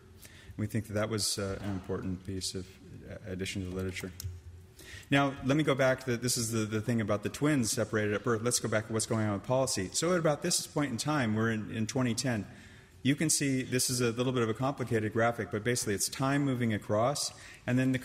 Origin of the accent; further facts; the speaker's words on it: San Francisco, California, United States; talking about San Francisco, my hometown.